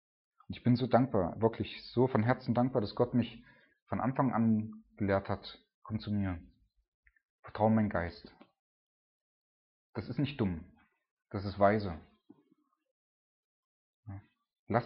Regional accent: Germany; Wenn ich krank bin, wo gehe ich als erstes hin? Als Deutscher natürlich zum Arzt, ist klar.

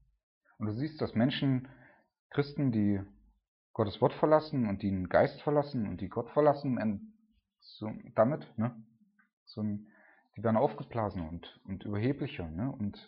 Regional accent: Germany; Wenn ich krank bin, wo gehe ich als erstes hin? Als Deutscher natürlich zum Arzt, ist klar.

